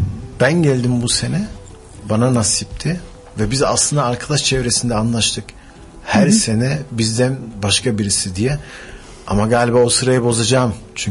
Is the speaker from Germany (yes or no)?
yes; Germany; Lakin Germanya'da doğdum. Orada doğdum, büyüdüm. Orada üniversite bitirdim. İşletme iktisat okudum. Yani ekonomi, business. Germanya'da da kendi işimi yapıyorum.